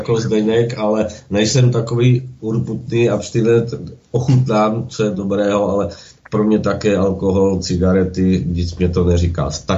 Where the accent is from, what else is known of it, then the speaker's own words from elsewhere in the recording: Moravia, Czechia; Jsem Moravák